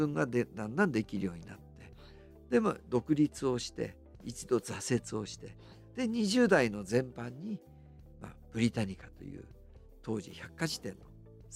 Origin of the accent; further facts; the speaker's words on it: Hakodate, Hokkaido, Japan; now in Tokyo, Japan; 北海道の函館から青函連絡船に乗って、本州、まあ、東京に僕は上京してきたわけですよね、で最初は八王子の鈴木鉄工所というところから